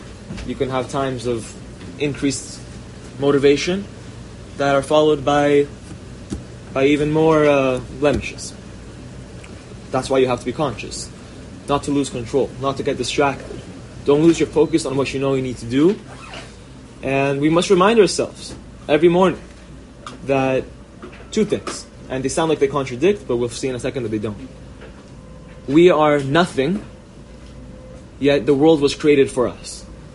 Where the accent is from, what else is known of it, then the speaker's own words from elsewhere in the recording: Los Angeles, California, United States; I'm from Los Angeles, California.